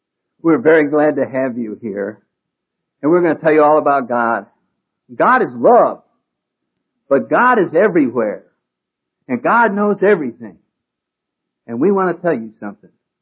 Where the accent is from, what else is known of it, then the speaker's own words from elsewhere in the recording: New England, United States; And I come from New England, and I think my parents basically, like a lot of New Englanders, were raising me to be a snob